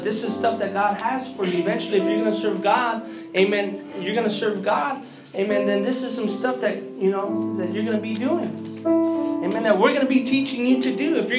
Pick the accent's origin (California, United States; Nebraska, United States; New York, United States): California, United States; Born and raised in California.